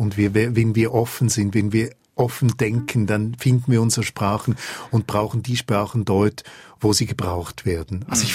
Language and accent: German; Switzerland; accent: Swiss German; weil ich spreche Schweizerdeutsch, weil ich das gern habe.